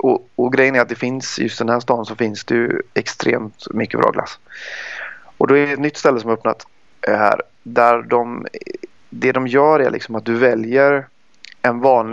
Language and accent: Swedish; Sweden; now in Italy; Så att vi är ett litet svensk gäng som är här.